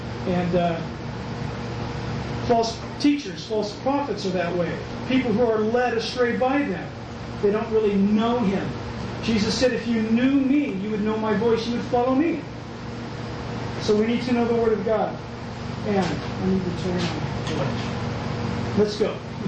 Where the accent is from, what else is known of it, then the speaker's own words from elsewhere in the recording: La Jolla, California, United States; born there; I was born in America. Born in La Jolla, California, man.